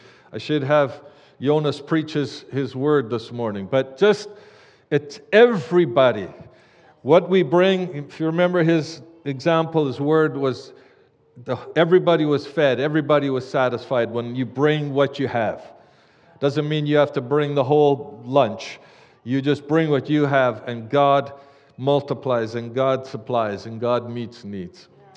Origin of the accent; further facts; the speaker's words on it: Canada; also born or lived in Africa; we first came to Canada, back to Canada, we're from Canada, but came back after many years in Africa